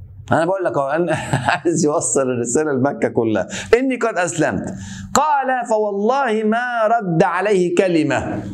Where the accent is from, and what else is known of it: Egypt